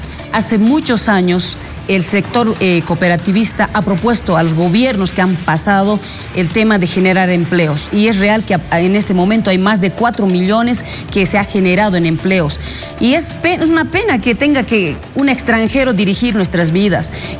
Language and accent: Spanish; Bolivia; nosotros lo que queremos como bolivianos es poder hacer justicia en todo sentido